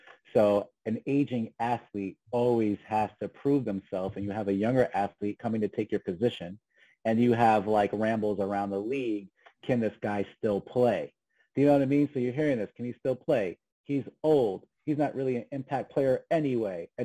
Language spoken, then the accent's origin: English; United States; I played in Germany for 10 years as an American